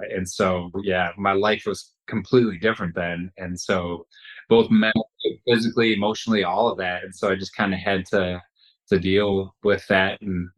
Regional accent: Wisconsin, United States; I grew up in Wisconsin and helped my dad out on the farm.

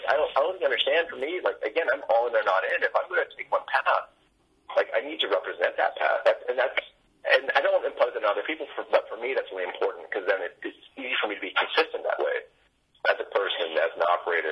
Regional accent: Texas, United States; now in Los Angeles, United States; I grew up in Texas, and there's a lot of fried chicken out there.

